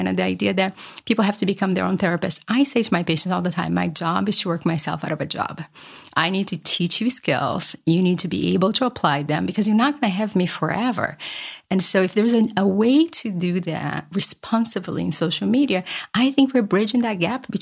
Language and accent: English; Brazil; growing up in Brazil, at one point I moved in with my grandmother and I became terrified of strangers. I was 15, it was a big city.